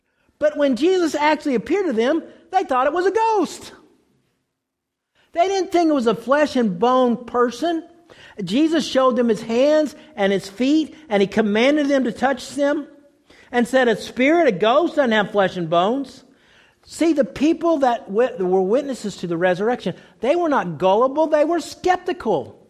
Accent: Lawton, Oklahoma, United States; I said a shout out to my hometown, Lawton, Oklahoma.

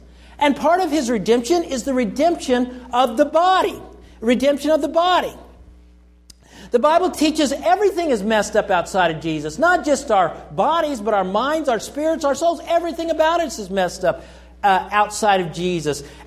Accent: Oklahoma, United States; I grew up in Oklahoma. And there are evangelicals everywhere in Oklahoma.

